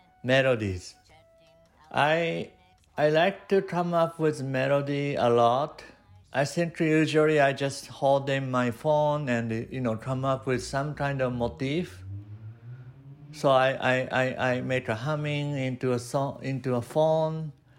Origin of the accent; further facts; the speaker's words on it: Japan; English is a second language; I'm originally from Japan, so English is not my first language